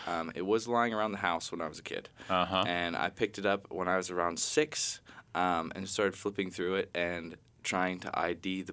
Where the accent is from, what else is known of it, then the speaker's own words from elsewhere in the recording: Juneau, Alaska, United States; I'm from here. I was born and raised here in Juneau.